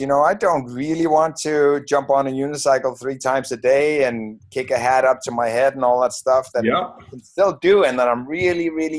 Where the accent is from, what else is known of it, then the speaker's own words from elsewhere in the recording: Denmark; because I'm from Denmark and that's all you wear when you're a kid over there.